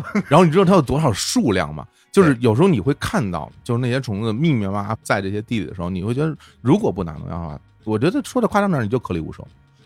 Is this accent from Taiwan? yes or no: no; Beijing, China; 对，你包括我小的时候是在北京郊区长大嘛，然后那边我小时候还有很多种田，真正农民